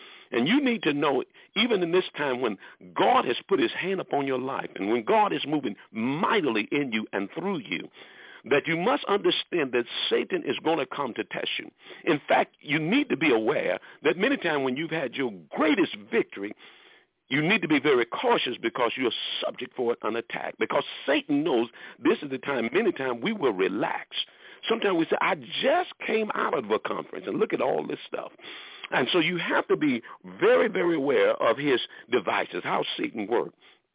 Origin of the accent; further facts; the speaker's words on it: Brookhaven, Mississippi, United States; I'm also from Brookhaven, Mississippi. I don't know if you knew about that small town, but that's definitely home for me.